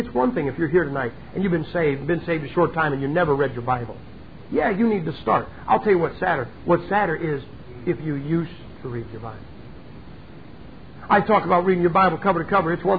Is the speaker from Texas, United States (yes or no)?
no; Ohio, United States; I'm from Ohio. Ohio has the largest Amish community in the country.